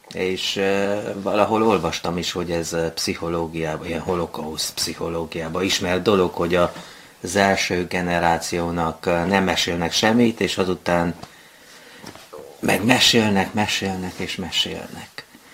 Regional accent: Carei, Satu Mare County, Romania; Igen, én Nagy Károlyban születtem. Igen, de nem a kastélyban, hanem a kórházban.

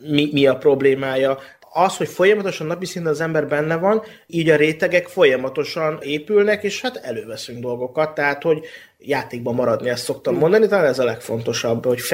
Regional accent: Nyíregyháza, Szabolcs-Szatmár-Bereg, Hungary; now in Budapest, Hungary; Maximálisan, és én úgy kezdtem ezt az egészet, hát most Nyíregyházáról feljöttem Budapestre, egy BKV térképet vettem 470 forintért

